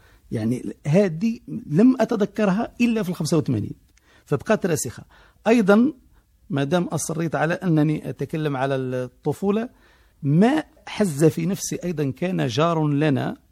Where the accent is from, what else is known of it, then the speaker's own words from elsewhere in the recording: Algeria; أنا من مواليد 20 جوان 1956، في المنطقة التي أشرت إليها قبل قليل كنت أعيش كبقية أبناء الثورة الجزائرية.